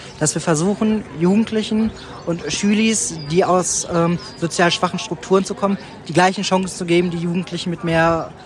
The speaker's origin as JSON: {"language": "German", "town": "Dortmund", "region": "North Rhine-Westphalia", "country": "Germany", "said": "ich komme aus Dortmund."}